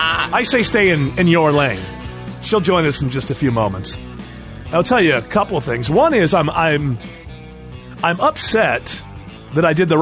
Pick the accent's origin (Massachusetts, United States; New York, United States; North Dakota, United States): New York, United States; born there; I mean, I'm a Falcons fan, but I was born in Western New York, and I'm a Bills fan.